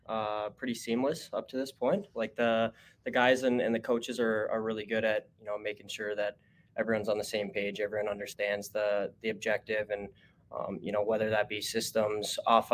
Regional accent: Moorhead, Minnesota, United States; Obviously growing up in Moorhead, we've played Bemidji countless of times.

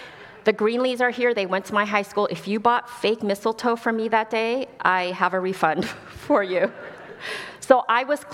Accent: Los Angeles, California, United States; also born or lived in Seoul, South Korea; I was born in Seoul, South Korea, and my parents decided to immigrate to Los Angeles before my first birthday.

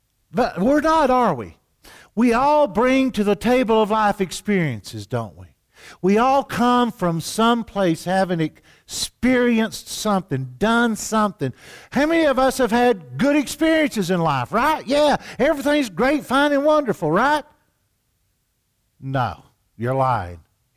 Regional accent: the South, United States; I'm from the South.

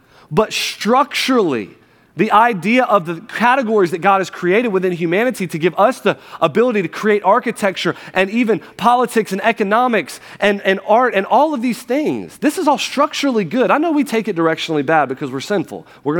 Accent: the South, United States; You're like, man, we're from the South. Summer starts in April. Mac and cheese is a vegetable. Sweet tea. This is where we're from. It's the South.

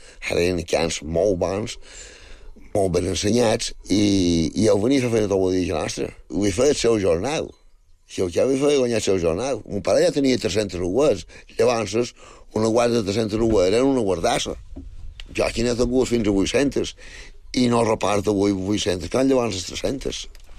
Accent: Sant Triau, Balearic Islands, Spain; vaig néixer fora jo, a Sant Triau, en el barri de Sant Maixida. Això està ara anant cap a Campos, hi ha un desvió a la dreta, i és 4 quilòmetres a Sant Triau, i després 2 quilòmetres més hi ha el barri de Sant Maixida

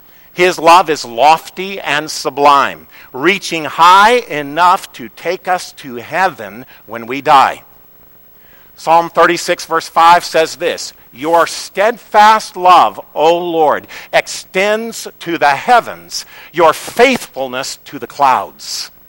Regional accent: Missouri, United States; I grew up in Missouri. How many of you know there aren't many oceans in Missouri?

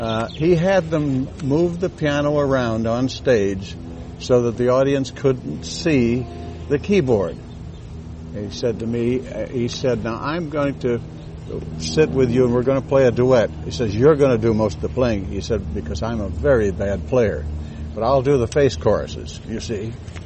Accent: Olympia, Washington, United States; born there; Well, I was born in Olympia, Washington. And I played silent pictures when I was 12 years old.

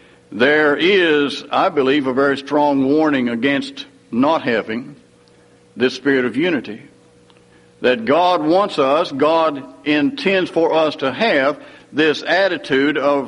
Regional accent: Missouri, United States; I'm from up here in the almost North. I'm from Missouri.

